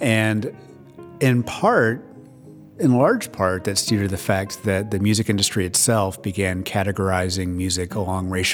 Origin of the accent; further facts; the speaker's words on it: Alabama, United States; I grew up in Alabama